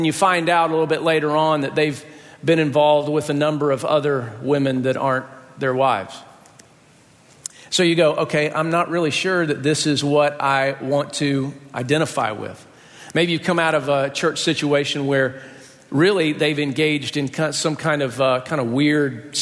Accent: Athens, Georgia, United States; born there; I was born in Athens. My dad was a student in Athens.

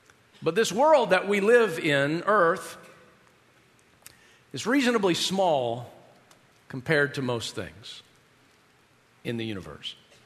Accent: United States; particularly as an American or as a minister of the gospel or particularly maybe even as a white person.

